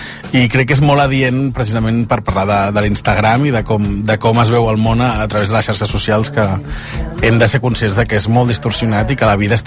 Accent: Vilanova i la Geltrú, Catalonia, Spain; Que jo sóc de Vilanova i la Geltrú.

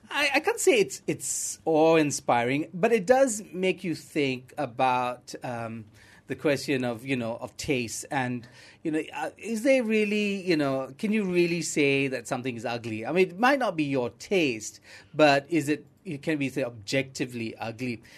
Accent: Malaysia; when I say I'm from Malaysia, they would say, Truly Asia.

